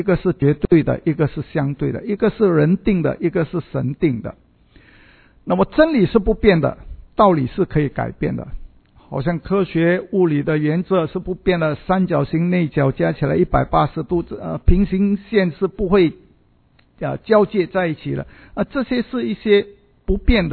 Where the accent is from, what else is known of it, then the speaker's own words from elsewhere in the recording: Singapore; 我们的政府说两个就够了我们新加坡人十分听话